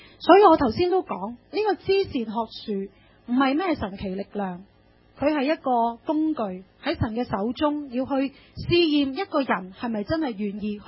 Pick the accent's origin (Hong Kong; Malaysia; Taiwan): Hong Kong; 其实都是我们香港人很熟悉的什么呢？攻心计。